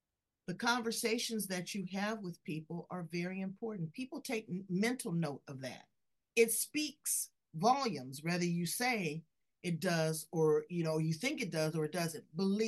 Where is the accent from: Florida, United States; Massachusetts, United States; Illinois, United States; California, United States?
California, United States; And I'm from California. I'm friendly. Hey, how you doing?